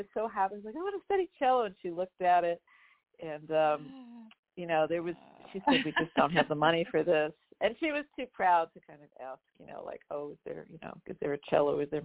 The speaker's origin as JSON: {"language": "English", "region": "New York", "country": "United States", "tie": "born or raised there", "also_born_or_lived": "Hong Kong", "lives_now": "Austin, United States", "said": "Well, originally I'm from New York State. That's where I was born, in the Hudson Valley. I grew up mostly in the Hudson Valley, New York. We lived overseas for about 2.5-3 years in Hong Kong when I was little, and then moved back."}